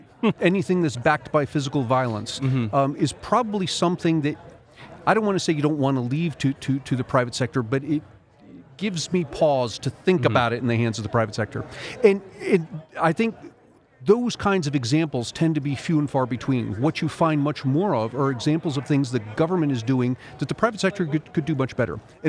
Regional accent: United States; I've got a kid who's starting his freshman year of college next year, and I, as many American parents, had to go through and fill out the FAFSA form

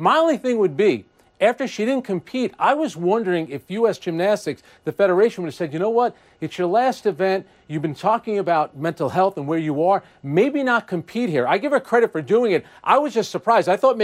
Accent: United States; I'm from the United States.

